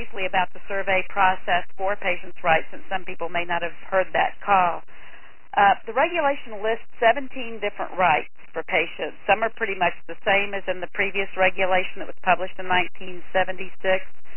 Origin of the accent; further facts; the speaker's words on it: the South, United States; And even though I'm from the South, I have a tendency to kind of talk fast